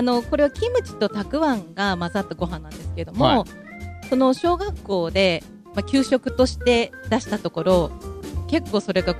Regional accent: Nagano, Japan; ただ私は長野県民みんな虫を食べれると思わないでどうしてもダメなんですよね。

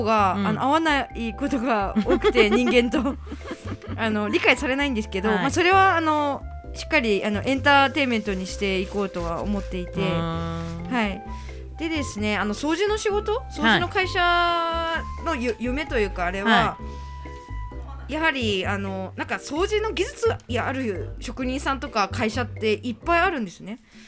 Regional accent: Minamisoma, Fukushima, Japan; now in Tokyo, Japan; 私福島出身、南相馬出身で、うんうんうん、その時も上京をしていて

